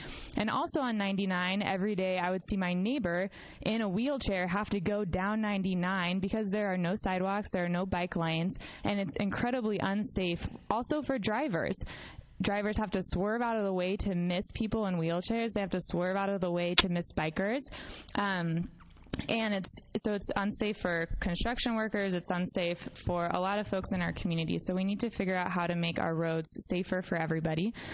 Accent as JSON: {"language": "English", "region": "Oregon", "country": "United States", "tie": "born or raised there", "also_born_or_lived": "Phoenix", "said": "So I grew up here in Southern Oregon, and for a while I lived in Phoenix"}